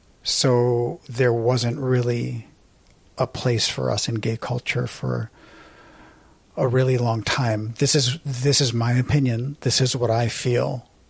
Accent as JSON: {"language": "English", "town": "New York City", "region": "New York", "country": "United States", "tie": "born or raised there", "said": "when I was a gay kid growing up in New York City, and I tried to date, and this was another thing that I had to deal with, being brown and being Asian"}